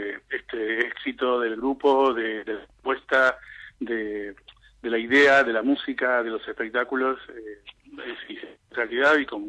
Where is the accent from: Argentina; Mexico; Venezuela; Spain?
Argentina; born there; en Argentina, que es donde yo nací.